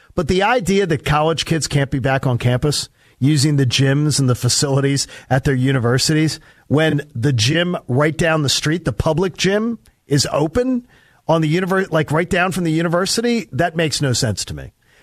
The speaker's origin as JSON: {"language": "English", "town": "Broomall", "region": "Pennsylvania", "country": "United States", "tie": "born or raised there", "said": "There is a rehabilitation center for the elderly on the street I grew up on in Broomall, Pennsylvania."}